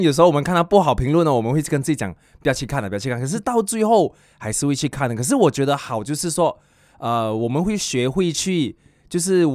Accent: Kuching, Sarawak, Malaysia; 尤其是我回到我家乡，然后古晋没有那么大，所以比较多人会认到

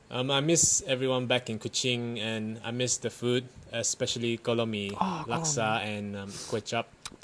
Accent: Perth, Western Australia, Australia; from Perth, Australia.

